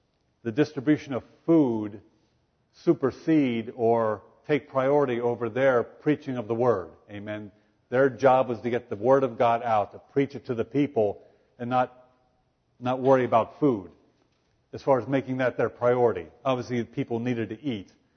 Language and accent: English; Pennsylvania, United States; myself growing up in Pennsylvania